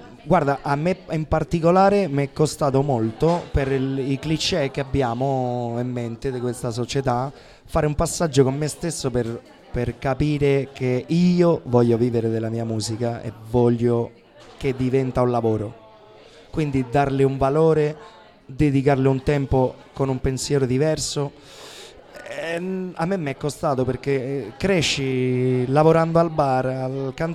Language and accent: Italian; Murcia, Region of Murcia, Spain; Italian is a second language; No, io sono spagnolo, de Murcia.